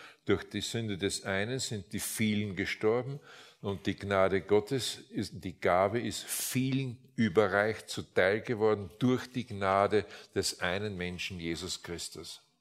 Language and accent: German; Linz, Upper Austria, Austria; ich komme aus Linz, Linz an der Donau. Das war eine Stadt, die hat jahrzehntelang mieseste Umweltwerte gehabt.